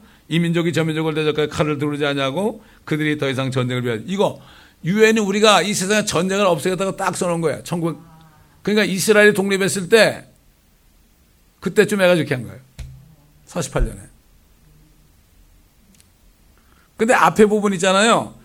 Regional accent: South Korea; 그래도 우리 한국 사람들은 어릴 때부터 나도 도덕이 있었다.

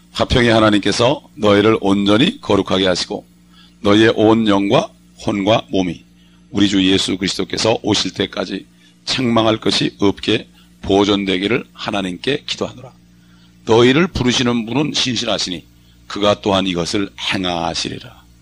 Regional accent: South Korea; 우리 같은 경우는 한국 사람으로서 또 특별히 그거 지킬 게 있잖아요.

